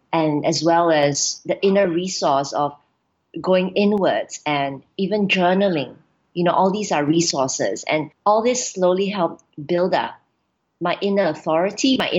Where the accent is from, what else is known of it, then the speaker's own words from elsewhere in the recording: Singapore; My cultural background, I am from Singapore. I'm Singaporean. My grandmother was actually from China and great-grandmother from Vietnam. So really, I'm considered Chinese-Singaporean.